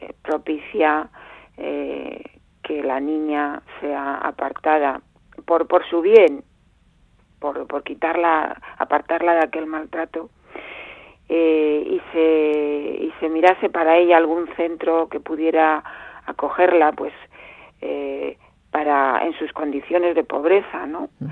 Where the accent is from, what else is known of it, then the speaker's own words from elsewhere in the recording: Madrid, Community of Madrid, Spain; also born or lived in Getxo; Nací en Guecho, pero porque mi padre estaba trabajando allí. Uh-huh. Y luego ya, pues con poquitos meses, volvimos a la casa de Madrid y es donde me he criado.